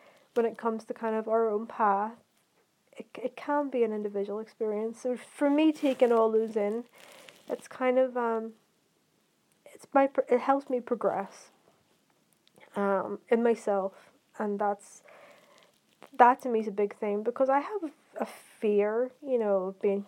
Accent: Ireland; I grew up with a Protestant mom and dad. I feel like I'm Irish, culturally speaking, as I live in fucking Ireland

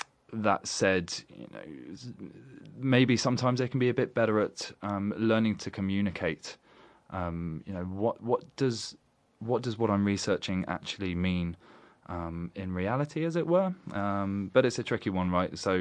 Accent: London, United Kingdom; this one really is a shout-out to London. This is my hometown.

